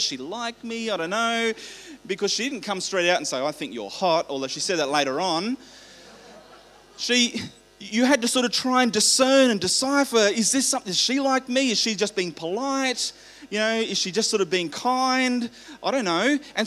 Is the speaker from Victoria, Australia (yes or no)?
no; Queensland, Australia; I was living in Queensland. I am a Queenslander.